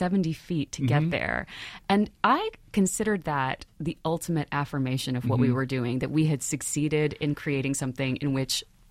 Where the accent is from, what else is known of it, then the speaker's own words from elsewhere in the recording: Baton Rouge, Louisiana, United States; I'm from Baton Rouge, Louisiana, and I feel like many of the influences from my early life, including Mardi Gras and church and football games